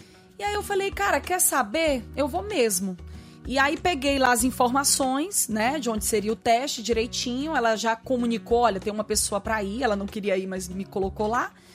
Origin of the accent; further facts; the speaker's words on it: São Luís, Maranhão, Brazil; Eu sou filha de uma pernambucana com um piauiense, mas sou maranhense e ludovicense.